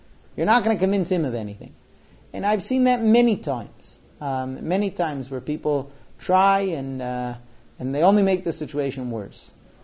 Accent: Israel; born there; first language he; English is a second language; I was born talking Hebrew, you know, I was here. My mother tongue is Hebrew, and even so, I didn't grow up here

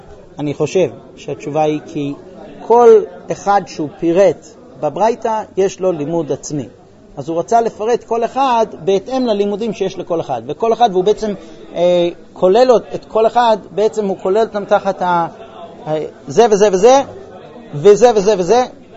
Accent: United States; also born or lived in Jerusalem; now in Israel; אני נולדתי בירושלים קריית משה, גדלתי בארצות הברית, חזרתי לירושלים, ועכשיו אנחנו מחולקים בין כוכב יעקב לירושלים.

